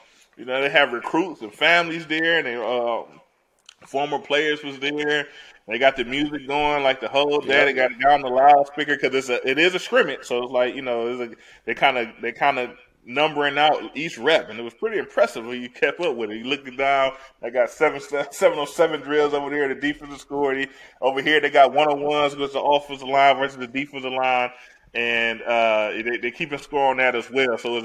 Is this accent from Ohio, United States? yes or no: yes; Cleveland, Ohio, United States; And I was saying before the call, you know, I'm from Northeast Ohio, from Cleveland.